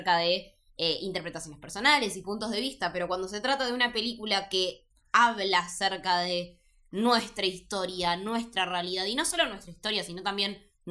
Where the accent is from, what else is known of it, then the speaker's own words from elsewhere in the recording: Bariloche, Río Negro, Argentina; yo soy de Bariloche y en Bariloche hay un solo cine, que es el Sunstar, que es una cadena de cines que está en diferentes lugares de Argentina.